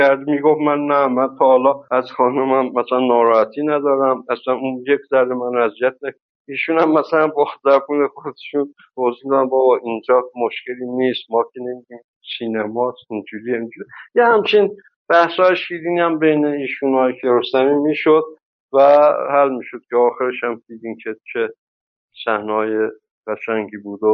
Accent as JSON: {"language": "Persian", "country": "Iran", "said": "من خودم ترکم دیگه"}